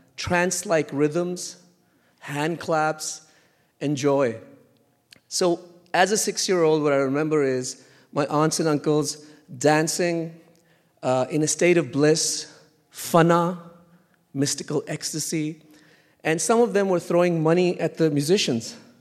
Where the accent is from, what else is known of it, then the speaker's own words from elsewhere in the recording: Lahore, Punjab, Pakistan; born there; I was born in Lahore, Pakistan